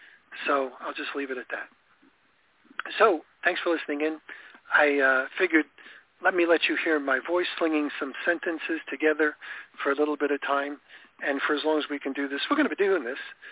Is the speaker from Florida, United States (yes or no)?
yes; Florida, United States; Remember, I'm from Florida